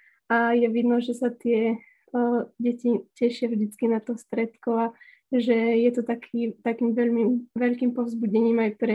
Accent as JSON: {"language": "Slovak", "town": "Trenčín", "region": "Trenčín Region", "country": "Slovakia", "said": "ja som z Trenčína, z farnosti Orechové"}